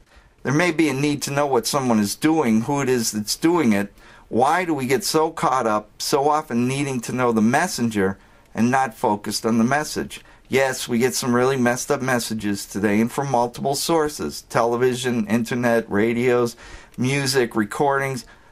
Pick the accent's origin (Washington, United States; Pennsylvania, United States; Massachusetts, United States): Massachusetts, United States; Boston; I'm from Boston, where politics is as much of a spectator sport as the Red Sox, Celtics, Patriots, or Bruins.